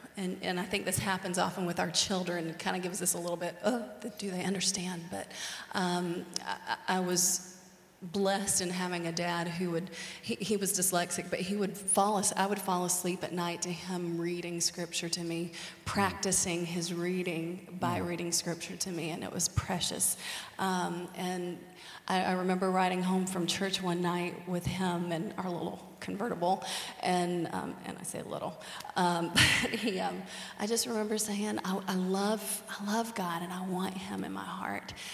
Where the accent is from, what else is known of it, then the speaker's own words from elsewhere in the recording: Macon, Georgia, United States; I was raised in Georgia, born and raised in Macon, Georgia. And I am the daughter of a worship pastor.